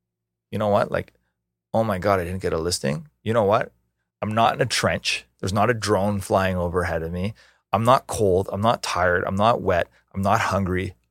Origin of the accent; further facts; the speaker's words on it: Ontario, Canada; It's only Ontario. We have no like identity of what it means to be an Ontarian.